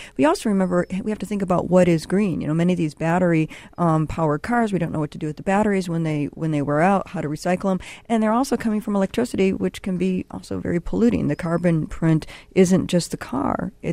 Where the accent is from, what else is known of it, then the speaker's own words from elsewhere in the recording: Detroit, Michigan, United States; I'm from Detroit, so I do know this.